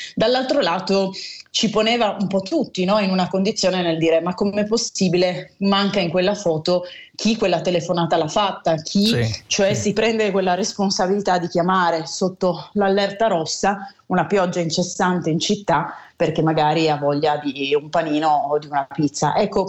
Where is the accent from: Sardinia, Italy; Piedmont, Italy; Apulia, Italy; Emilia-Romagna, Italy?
Piedmont, Italy; io sono piemontese